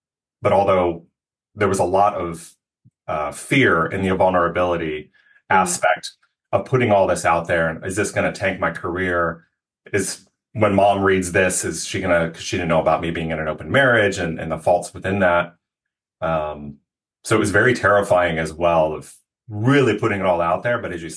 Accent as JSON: {"language": "English", "region": "East Coast", "country": "United States", "tie": "born or raised there", "said": "I grew up on the East Coast. I now live in California, in Pennsylvania and rural parts of both Pennsylvania and Virginia."}